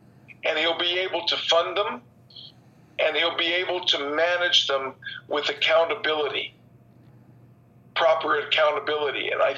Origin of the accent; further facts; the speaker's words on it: Canada; If I could leave you with something, you guys down there, and I'm from Canada, you have President Trump now.